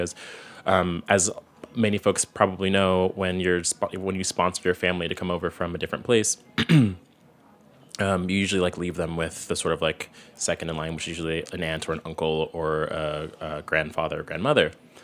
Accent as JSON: {"language": "English", "region": "Virginia", "country": "United States", "tie": "born or raised there", "said": "My hometown is in Virginia. Both parents being of Jamaican descent, or actually from Jamaica, I should say. I'm from Jamaican descent."}